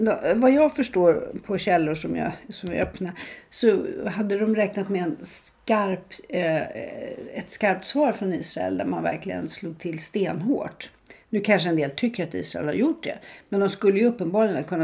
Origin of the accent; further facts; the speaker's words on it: Sweden; inte jag som svensk tidningsläsare